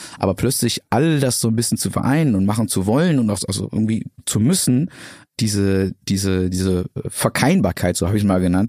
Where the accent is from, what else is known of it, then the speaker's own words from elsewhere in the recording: North Rhine-Westphalia, Germany; damals bei mir auf dem Dorf, ich bin am Niederrhein groß geworden